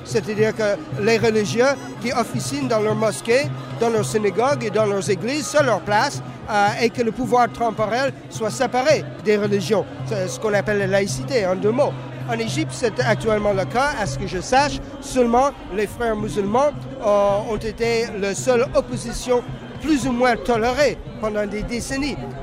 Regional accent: Canada; first language en; French is a second language; now in France; Je suis anglophone d'origine, mais je viens du Canada.

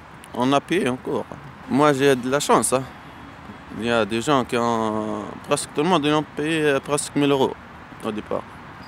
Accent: Medenine, Tunisia; French is a second language; moved away as an adult; now in Paris, France; Je suis tunisien. J'habite à la ville de Médine, c'est au sud de Tunisie. 50 km de Djerba, près de la frontière libyenne.

